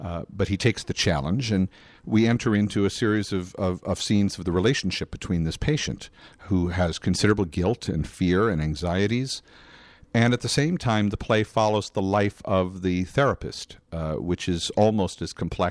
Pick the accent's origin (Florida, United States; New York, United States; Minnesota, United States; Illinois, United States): Illinois, United States; Chicago; He knew I was from Chicago.